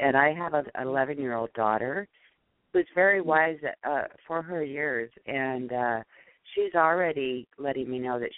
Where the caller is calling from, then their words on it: Seattle, Washington, United States; I'm calling from Seattle, Washington.